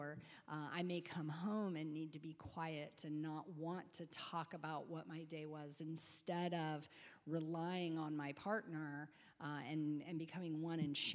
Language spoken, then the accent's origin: English; West Coast, United States; I was raised on the West Coast. He was raised on the East Coast.